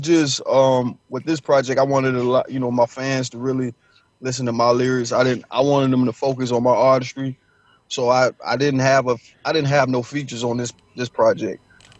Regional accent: Charlotte, North Carolina, United States; I'm from Charlotte, so I got, you know, that's my city

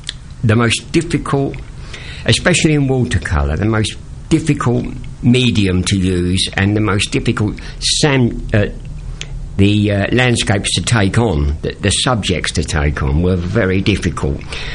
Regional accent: London, United Kingdom; born there; My love really has always been where I live, and I call it East Anglia, although I was born in London.

